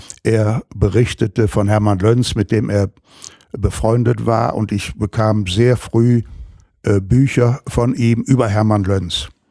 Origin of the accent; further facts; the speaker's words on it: Essen, North Rhine-Westphalia, Germany; Bin in Werden an der Ruhr, nicht weit vom Baldeneysee geboren. Bin in der Natur und wie Sie gerade schon sagten, in schwierigen Zeiten der Kriegs- und Nachkriegsjahre aufgewachsen.